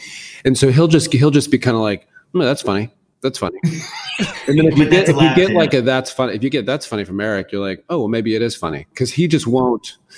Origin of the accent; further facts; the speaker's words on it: Tallahassee, Florida, United States; also born or lived in West Point, New York / Fairfax, Virginia / Berlin, Germany / Heidelberg, Germany; I was born in West Point, New York. And then we lived in Fairfax, Virginia. We moved to Germany and Berlin and Heidelberg. We lived all these different places. And in the 7th grade, my dad retired as a colonel. And then we retired in Tallahassee, Florida.